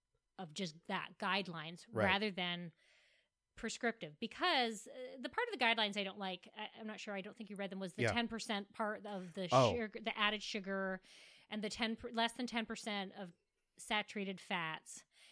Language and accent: English; California, United States; now in Los Angeles, United States; But I came from Northern California before this, and there was a lot of that there.